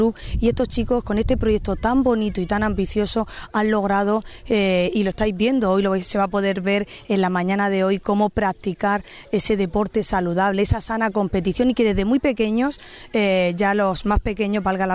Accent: Pozo Estrecho, Region of Murcia, Spain; Y agradecida también de que sea en Pozo Estrecho, en mi pueblo

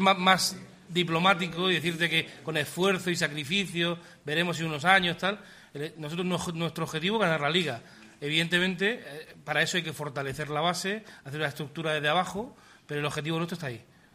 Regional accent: Cartagena, Region of Murcia, Spain; nosotros somos de Cartagena

